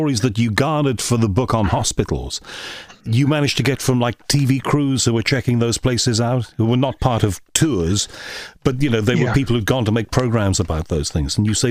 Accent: Liverpool, North West England, United Kingdom; I was born and brought up in Liverpool.

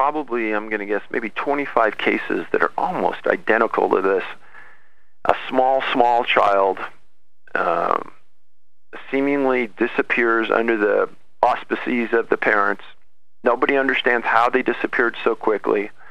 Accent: Colorado, United States; Well, I appreciate that, and that is my home state, so I have a deep interest in it.

